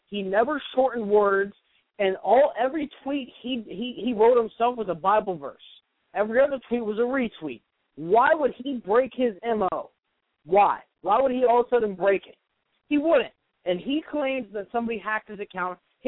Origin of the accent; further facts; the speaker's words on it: Carpenter Springs, Florida, United States; No, and Chizik's from my hometown. I want to put that out there. He's from Carpenter Springs, Florida.